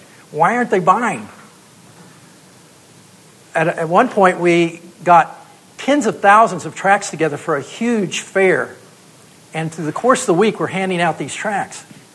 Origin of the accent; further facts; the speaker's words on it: United States; And, you know, for me as an American, it just didn't compute.